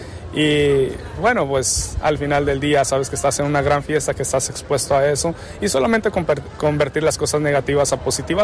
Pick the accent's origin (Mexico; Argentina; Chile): Mexico; Amatitán, Jalisco; aprovecho para mandarle un saludo al lugar donde soy de Amatitán, Jalisco, y es donde nace el tequila